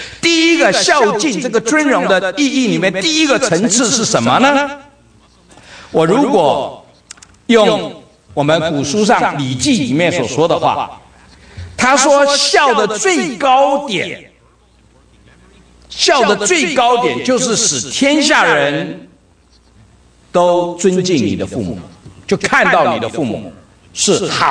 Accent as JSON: {"language": "Chinese", "country": "United States", "said": "像我们美国人养狗的不多"}